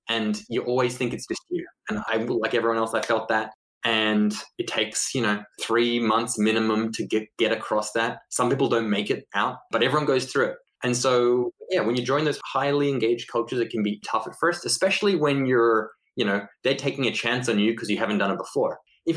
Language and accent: English; Sydney, New South Wales, Australia; moved away as an adult; So I grew up in Sydney, never left Australia until I was 18. And then they got me on a plane to Sri Lanka.